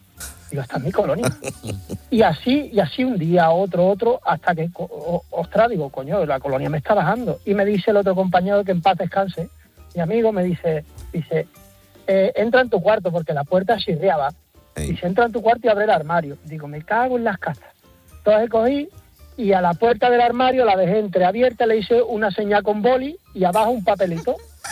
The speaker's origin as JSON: {"language": "Spanish", "town": "Cádiz", "region": "Andalusia", "country": "Spain", "moved": "as an adult", "lives_now": "Tarragona, Spain", "said": "hace 20 años... yo soy de Cádiz, ¿no? Y me vine a Tarragona a vivir."}